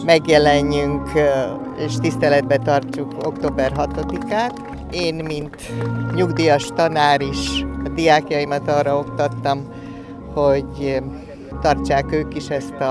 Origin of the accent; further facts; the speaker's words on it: Arad, Arad County, Romania; Tőzsgyökeres aradi vagyok, a nagyszüleim is